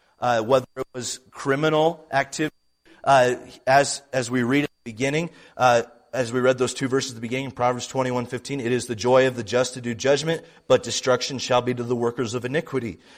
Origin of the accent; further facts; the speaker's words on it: Utah, United States; I only know this because I grew up in Utah.